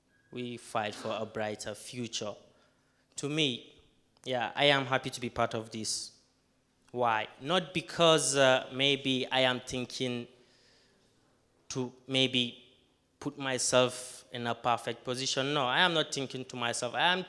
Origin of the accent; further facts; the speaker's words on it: Nigeria; now in Italy; I am a Nigerian, but I stay in Italy.